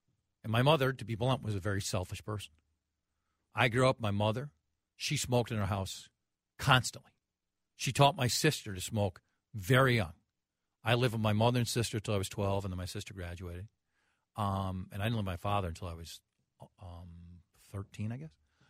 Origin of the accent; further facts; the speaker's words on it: Golden Valley, Minnesota, United States; my house I grew up in Golden Valley